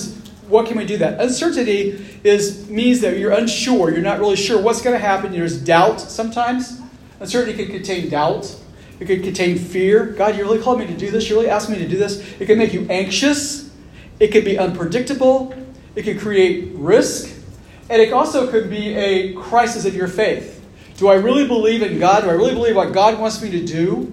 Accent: Kokomo, Indiana, United States; And I am from Kokomo, and I grew up in Kokomo, and I actually graduated from the real Kokomo High School.

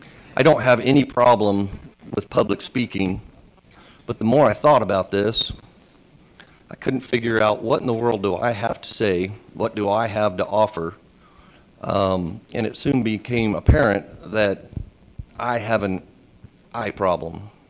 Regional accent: Chicago, Illinois, United States; All five kids were born in different states, different cities. I'm from Chicago. My father's from London, England, and came over on the Queen Mary when he was a boy. My mother is from Cape Cod

